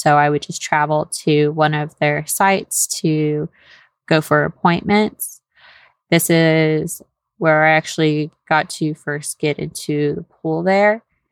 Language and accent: English; Houston, Texas, United States; But since I'm from the Houston area and that's where my family is, just kind of made more sense just to add on that little extra time to take me to Houston so that I could receive treatment there.